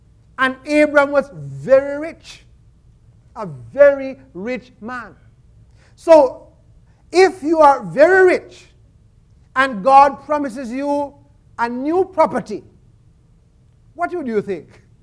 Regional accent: Jamaica; You know, some of you know I'm from Iamica, which means the land of water.

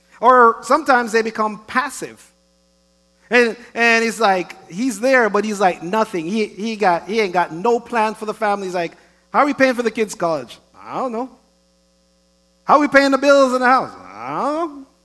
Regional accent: Jamaica; I disagree because I'm Jamaican.

